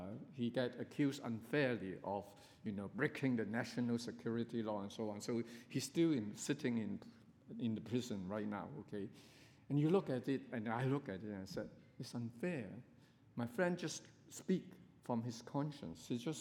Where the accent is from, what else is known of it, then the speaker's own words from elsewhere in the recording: Hong Kong; English is a second language; But I come from Hong Kong, okay?